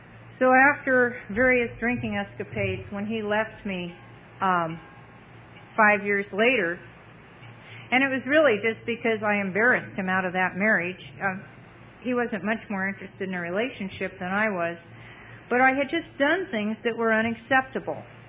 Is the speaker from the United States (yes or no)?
yes; Chico, California, United States; I moved back to Chico after I graduated, moved back to my hometown